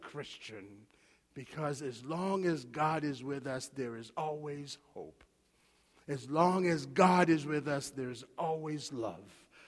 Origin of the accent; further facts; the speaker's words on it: Madagascar; I'm originally from Madagascar, and in Madagascar, we eat rice like no one else does, 3 times a day at very minimum.